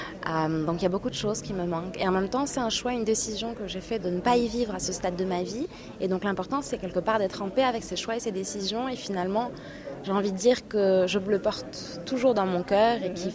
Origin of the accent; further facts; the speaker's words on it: Morocco; moved away as an adult; J'ai grandi au Maroc et j'ai fait le lycée Lyoté à Casablanca.